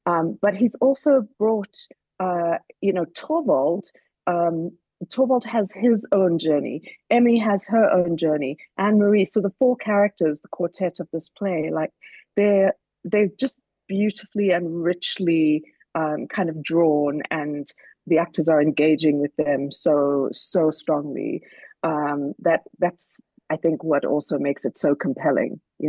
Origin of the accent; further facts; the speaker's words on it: Johannesburg, Gauteng, South Africa; now in United States; Yes, I'm South African, and I'm from Johannesburg, and I lived here and worked here and studied here and made theatre here for, you know, a number of years before I started working in the States.